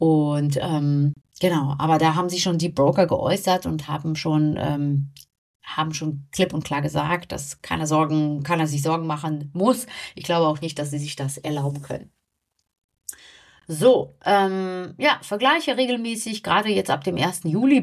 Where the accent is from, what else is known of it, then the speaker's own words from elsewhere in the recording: Hanover, Lower Saxony, Germany; ich komme ja aus Hannover und die Börse ist direkt mitten in der City bei uns.